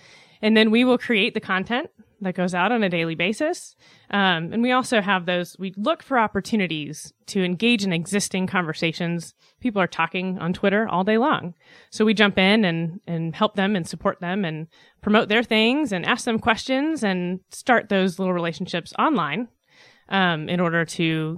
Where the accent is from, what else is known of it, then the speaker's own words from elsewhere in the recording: Virginia, United States; now in Roswell, United States; No, I grew up in Northern Virginia.